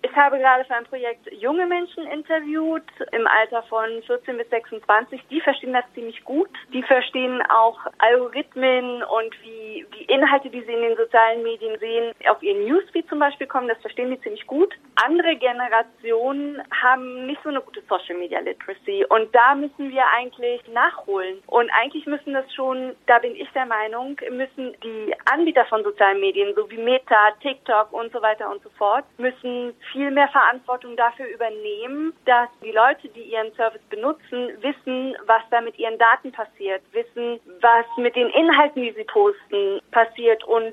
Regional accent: Germany; wir sind damit aufgewachsen in Deutschland.

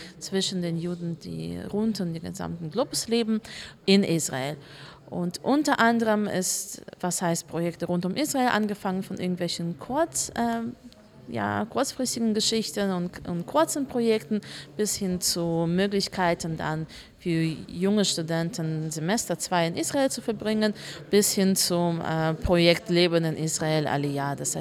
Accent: Germany; Ich komme halt aus Deutschland.

